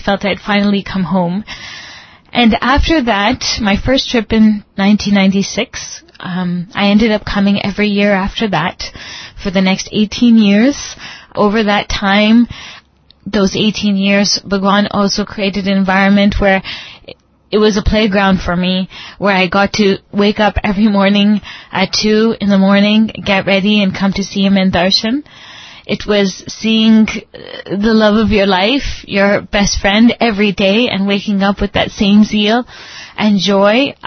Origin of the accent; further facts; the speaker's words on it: Canada; I'm from Canada.